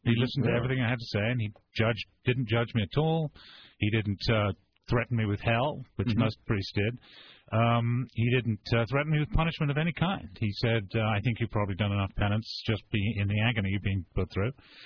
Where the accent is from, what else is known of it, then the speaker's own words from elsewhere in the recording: England, United Kingdom; I didn't realize it was second base because I was growing up in England, of course.